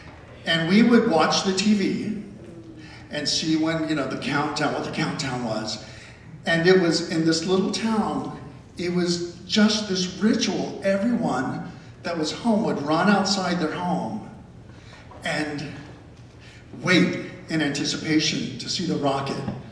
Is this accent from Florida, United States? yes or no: yes; Sebring, Florida, United States; I grew up right in Central Florida, this little town below Orlando called Sebring in Central Florida.